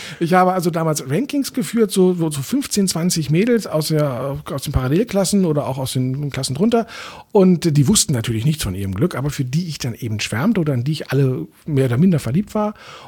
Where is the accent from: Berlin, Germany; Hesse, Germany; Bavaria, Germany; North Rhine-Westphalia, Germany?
Berlin, Germany; Und ich bin in Eichkamp aufgewachsen, waren als Kinder oft mit den Rädern am Teufelssee